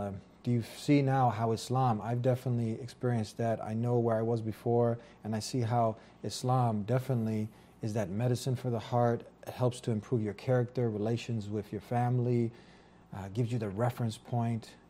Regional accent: United States; I'm an American. I love my country.

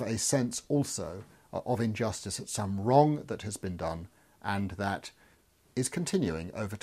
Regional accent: London, United Kingdom; in London when my mother wouldn't allow me to go shopping in the centre of town

